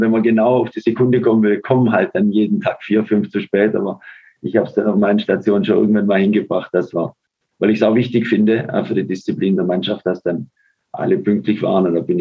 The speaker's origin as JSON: {"language": "German", "country": "Germany", "said": "was wir als Deutsche auch wissen müssten, also vor allem in Frankreich hat sich das so entwickelt, dass sie einen großen Respekt und fast schon Zuneigung haben für die Deutschen"}